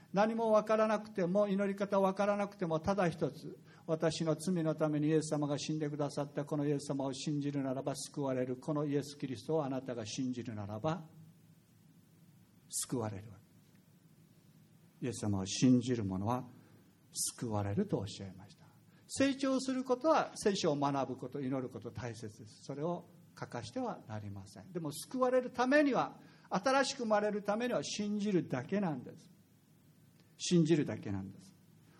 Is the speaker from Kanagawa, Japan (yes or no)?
no; Okinawa, Japan; 私たち沖縄の人は祖先から聞いて、祖先の信じている神々を私たちは信じて